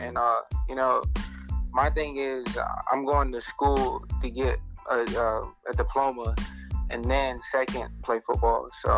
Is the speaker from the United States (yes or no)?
yes; Greenville, South Carolina, United States; So I'm from Greenville, South Carolina.